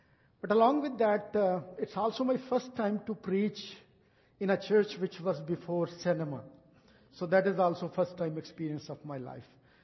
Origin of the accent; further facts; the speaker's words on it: Pakistan; I'm from Pakistan.